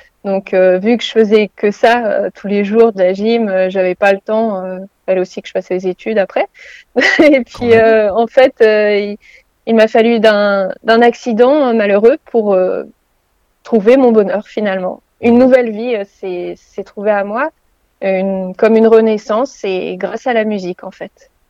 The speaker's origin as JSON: {"language": "French", "town": "Le Havre", "region": "Normandy", "country": "France", "said": "Donc voilà, je suis du Havre."}